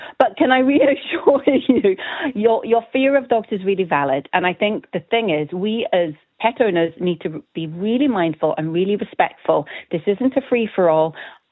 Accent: Scotland, United Kingdom; now in Ireland; I'm from Scotland. I've lived in Ireland 6 years

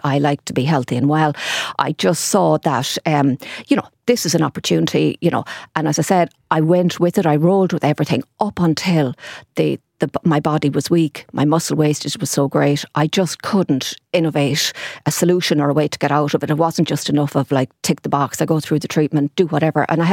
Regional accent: Achill Island, County Mayo, Ireland; now in Castlebar, Ireland

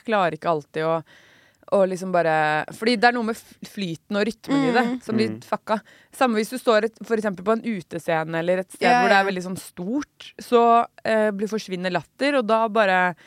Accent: Lørenskog, Akershus, Norway; Jeg er fra Lørenskog

